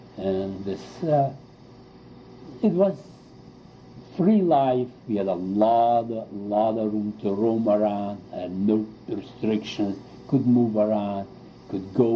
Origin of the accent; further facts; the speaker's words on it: Czechia; And I grew up in Czechoslovakia. I was born in Czechoslovakia, I grew up in Czechoslovakia.